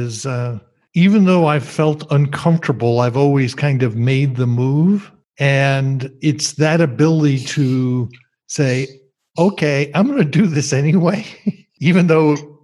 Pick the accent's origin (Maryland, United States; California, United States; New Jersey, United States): New Jersey, United States; I grew up in New Jersey, and I've barely been back in 45 years.